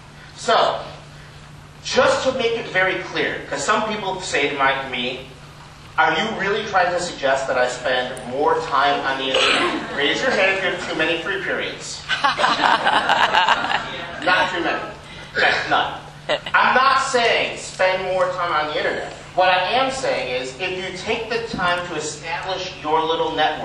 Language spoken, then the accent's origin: English; Chicago, Illinois, United States; Since I'm from Chicago, you know